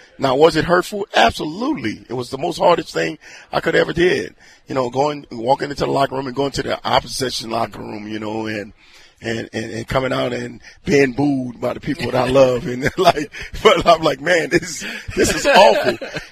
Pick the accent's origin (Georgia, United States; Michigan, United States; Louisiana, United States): Louisiana, United States; New Orleans; I'm originally from New Orleans, but I went everywhere